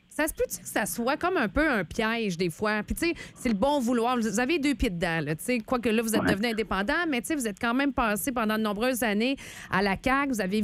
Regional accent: Quebec, Canada; en tant que Québécois aussi, on demande toujours aussi plus de mesures.

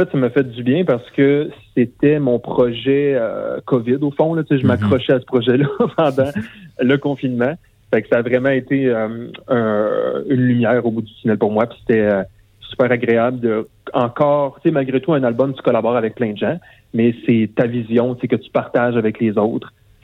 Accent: Plessisville, Quebec, Canada; le projet s'est inspiré par ma ville natale de Plessisville et par mon expérience en tant que jeune homosexuel en région

